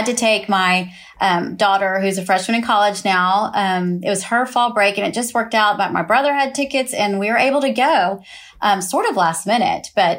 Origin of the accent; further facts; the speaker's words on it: Austin, Texas, United States; Okay, before we get started, we have to acknowledge the fact that we are both from Austin, Texas. And I know people around here are tired of me telling them how great Austin, Texas is.